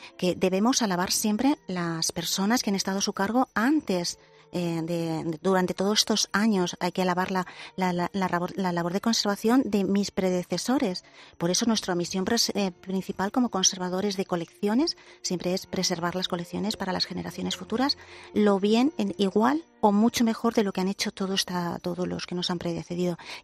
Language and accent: Spanish; Valencian Community, Spain; soy valenciana, como bien has dicho, soy de la Plana de Utiel, y sí que tengo familiares afectados.